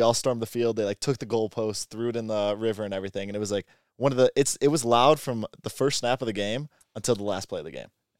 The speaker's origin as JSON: {"language": "English", "region": "Illinois", "country": "United States", "said": "so I'm from Illinois."}